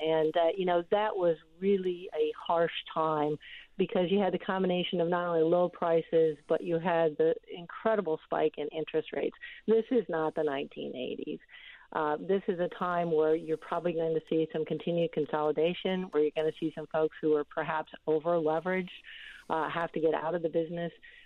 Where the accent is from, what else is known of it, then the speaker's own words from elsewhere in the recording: Iowa, United States; Things look a lot different for the fruit and vegetable folks than perhaps they do in my home state of Iowa.